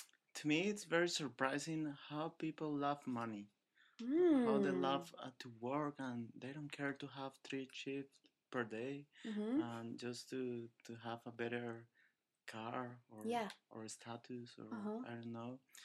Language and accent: English; Colombia; English is a second language; I'm from Colombia.